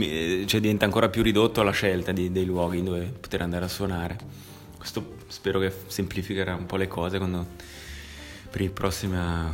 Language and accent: Italian; Locarno, Ticino, Switzerland; born there; Per forza, perché sono nato a Locarno, Ticino è piccolo